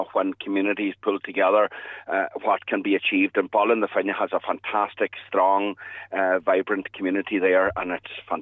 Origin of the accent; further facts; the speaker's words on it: Ireland; first language Irish; English is a second language; And I suppose from my own perspective as an Irish language speaker and coming from an Irish language community, how important it is that we keep services like this open in the heart of the Gaeltacht.